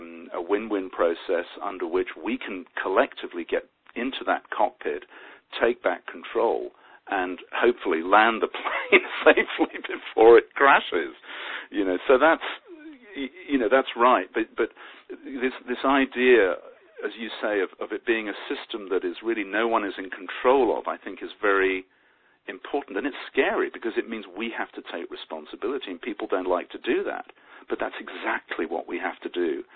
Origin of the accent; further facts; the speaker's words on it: England, United Kingdom; and I'm English, so forgive me if I'm a little ignorant of the system